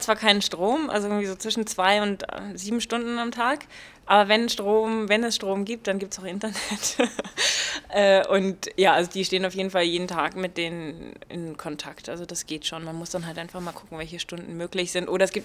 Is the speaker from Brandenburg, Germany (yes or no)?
no; Nuremberg, Bavaria, Germany; Eigentlich, weil ich ja bin ja selber Nürnbergerin.